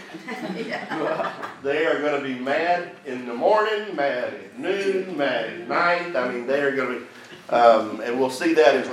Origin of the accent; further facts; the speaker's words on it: United States; I'm an American, dadgummit.